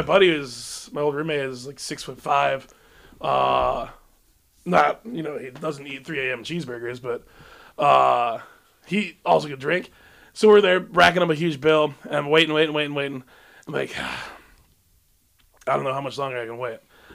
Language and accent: English; Bloomington, Minnesota, United States; Like, I'm from Bloomington, Minnesota. What's up? Go Jaguars.